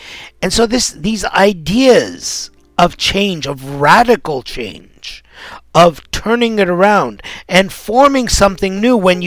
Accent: United States; as an American, I have been brought up knowing that this is my right, knowing that this country has been founded on this revolution

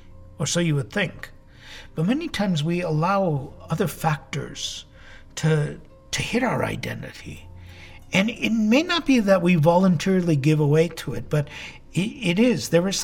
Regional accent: California, United States; born there; It's been now 20 years that I've returned to Southern California. I was born in Southern California. I went away for 15 years to serve in Northern California.

